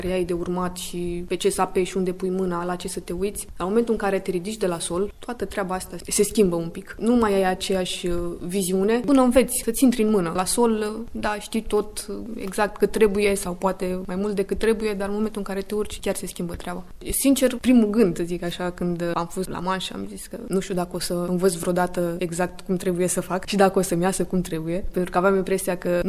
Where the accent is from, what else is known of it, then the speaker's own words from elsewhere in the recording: Brăila, Brăila County, Romania; Eu sunt deloc din Brăila și zona în care locuiam era înconjurată de unități militare.